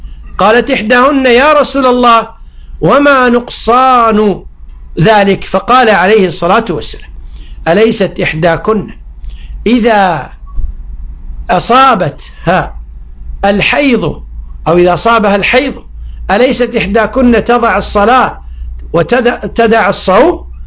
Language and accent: Arabic; Kuwait; ذكر لي أحد المشايخ في الإفتاء عندنا بالكويت